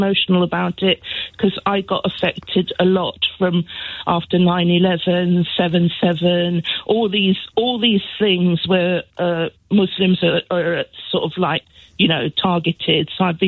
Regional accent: London, United Kingdom; I was born in London, and I've never left that, the place I was born in.

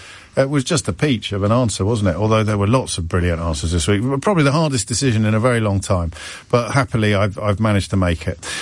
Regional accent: England, United Kingdom; they all sound the same to me as an Englishman.

